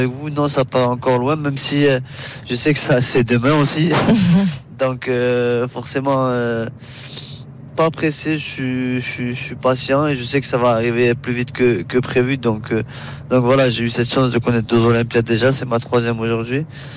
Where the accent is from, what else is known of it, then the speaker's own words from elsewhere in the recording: France; porter toute une délégation à Paris, ici chez nous en France